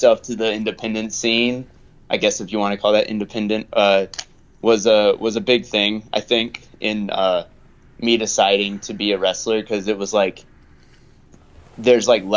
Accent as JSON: {"language": "English", "town": "Snellville", "region": "Georgia", "country": "United States", "tie": "born or raised there", "said": "I'm from Snellville. It's like a few miles. It's like right next to the Stone Mountain. So oh, like sure. 30 minutes outside of Atlanta."}